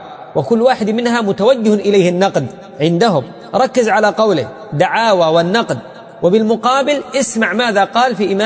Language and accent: Arabic; Yemen; حاليا عندنا في اليمن